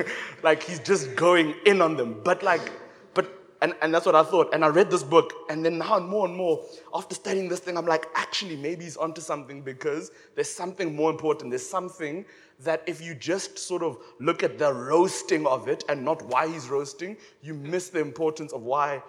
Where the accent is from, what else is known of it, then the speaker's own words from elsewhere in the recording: Lesotho; I think you said I'm from Lesotho.